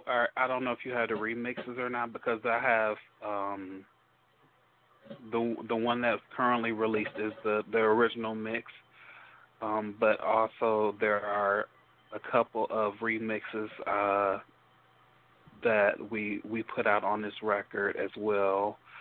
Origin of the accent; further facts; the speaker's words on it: Detroit, Michigan, United States; You know, we're from Detroit, so the big three, Ford, Chrysler and GM.